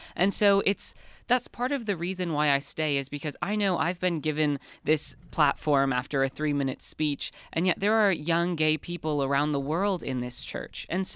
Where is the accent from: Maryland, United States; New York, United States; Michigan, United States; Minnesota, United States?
New York, United States; Penn Yan; I grew up in Penn Yan, New York.